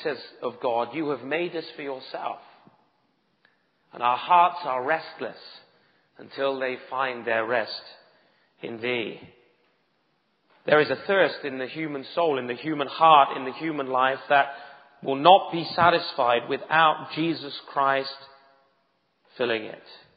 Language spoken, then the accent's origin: English; United Kingdom; because I'm British, you haven't got one of those there